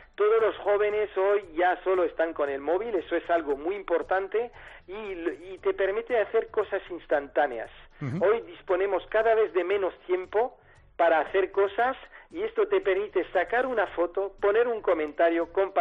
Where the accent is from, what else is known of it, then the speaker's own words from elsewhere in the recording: Paris, Île-de-France, France; also born or lived in La Vera, Cáceres, Spain; yo soy parisino, nacido en París, y orgulloso de ser de La Vera, de Cáceres, Extremadura.